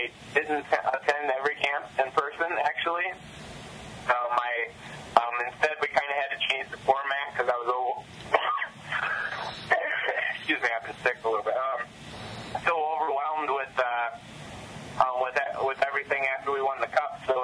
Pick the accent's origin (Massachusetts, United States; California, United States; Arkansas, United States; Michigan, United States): Michigan, United States; I'm from Michigan.